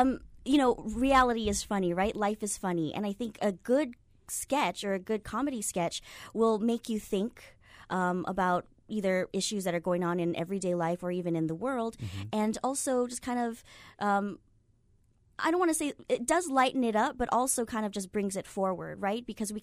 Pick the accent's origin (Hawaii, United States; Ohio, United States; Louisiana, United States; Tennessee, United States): Hawaii, United States; Kaneohe; I grew up here in Kaneohe doing theater all my life.